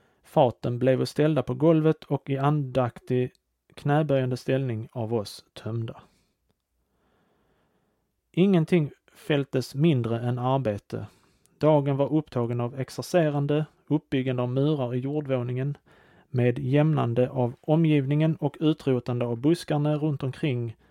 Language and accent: Swedish; Skåne, Sweden; accent: Scanian; min skånska röst